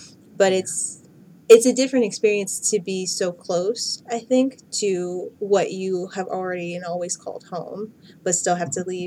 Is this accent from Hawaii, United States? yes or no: no; Maryland, United States; feels very similar to my experience of growing up in Prince George's County. The majority of everyone who lives there is Black.